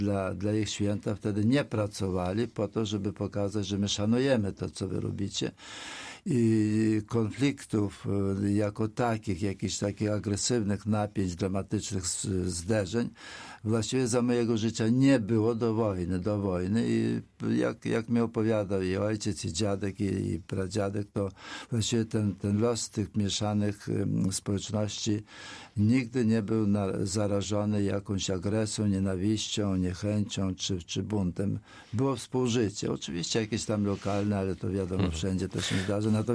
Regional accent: Ternopil Oblast, Ukraine; W mojej wsi, tam gdzie ja mieszkałem, w województwie tarnopolskim, w powiecie Podhajce, to była ogromna wieś, 3,5 tysiąca mieszkańców, prawie małe miasteczko, miała swoje dzielnice. Obok Polaków byli też Ukraińcy, Żydzi i Rusini.

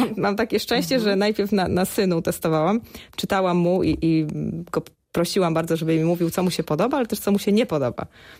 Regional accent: Zbrosławice, Silesian Voivodeship, Poland; Ponieważ ja się wychowywałam w ośrodku jeździeckim w Zbrosławicach na Śląsku.

